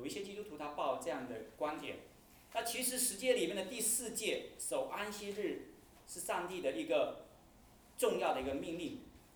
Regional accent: Guangdong, China; accent: Teochew; 按照我们潮州话，我们说一句话就是最准确的

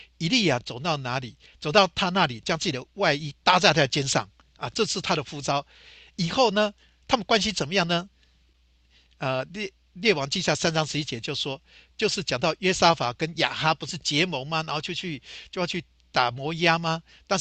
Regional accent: China; 我们中国人跟随师傅学徒，有的学做木工

